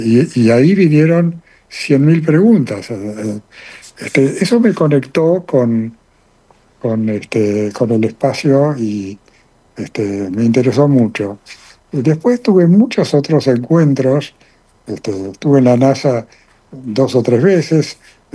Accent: Argentina; te digo, como argentino, es una pintura que yo la encuadro dentro de lo espacial

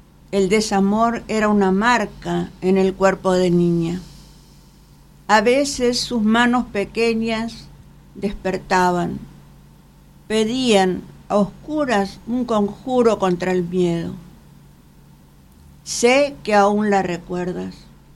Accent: Misiones, Argentina; now in Buenos Aires, Argentina; porque para eso yo soy de Misiones, para eso vine a vivir a Buenos Aires, para hacer este tipo de vida

